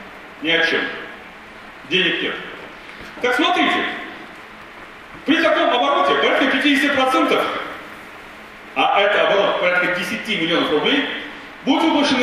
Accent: Tolyatti, Samara Oblast, Russia; я сам из Тольятти, и город Тольятти, это такой город, когда есть на заводе заказы, город живет. Когда нет, город умирает.

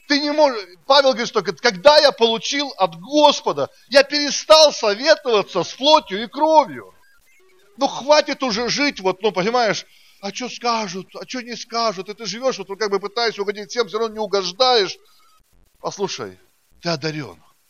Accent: Siberia, Russia; now in Moscow, Russia; Их почти 4 года у нас не было в Москве. Мы сами из Сибири.

